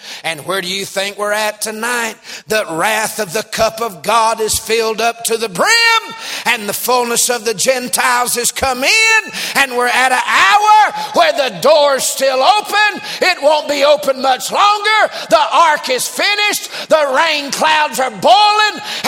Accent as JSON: {"language": "English", "region": "Georgia", "country": "United States", "said": "and we're from North Georgia. My whole family's from North Georgia. And none of us live there except me, and I didn't just made it back a few years ago."}